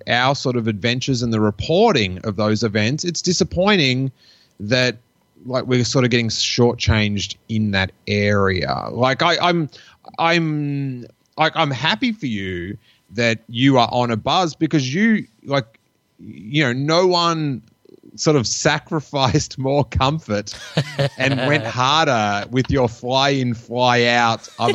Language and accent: English; Melbourne, Victoria, Australia; I grew up in Melbourne, Australia